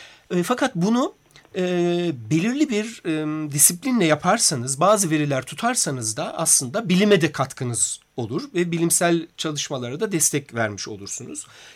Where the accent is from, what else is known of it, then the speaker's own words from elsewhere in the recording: Rize, Turkey; Hani Rize'de doğdum, büyüdüm ve orada bir doğaya karşı bir ilgim vardı.